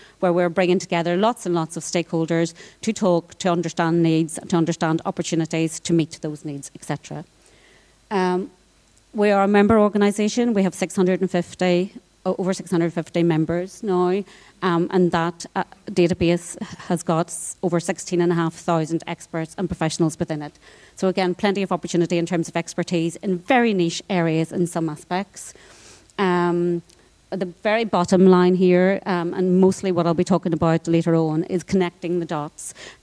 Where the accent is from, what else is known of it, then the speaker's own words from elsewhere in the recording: Northern Ireland, United Kingdom; I'm from Northern Ireland and I actually live back there now